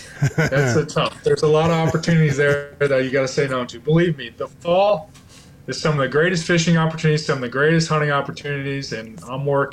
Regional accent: Minnesota, United States; Yeah, I think it's one of the biggest blessings that I've. It's kind of all I've known since growing up.

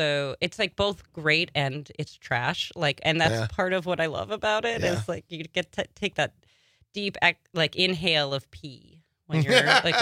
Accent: Long Island, New York, United States; I'm from Long Island originally.

